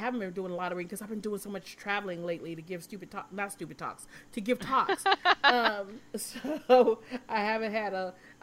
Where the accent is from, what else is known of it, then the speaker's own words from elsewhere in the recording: Michigan, United States; I'm from Michigan, so I completely understand.